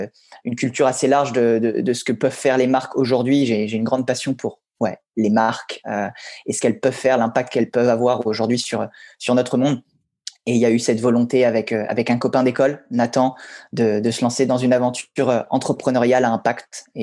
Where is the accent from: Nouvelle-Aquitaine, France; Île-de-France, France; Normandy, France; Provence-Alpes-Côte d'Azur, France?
Normandy, France; Voilà, je suis originaire de Normandie.